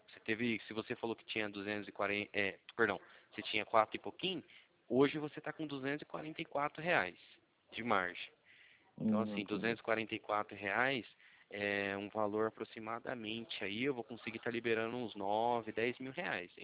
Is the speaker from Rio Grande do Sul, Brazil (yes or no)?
no; Cornélio Procópio, Paraná, Brazil; Eu sou do Paraná, tá? Eu sou de Cornélio Procópio, não sei se você já ouviu falar.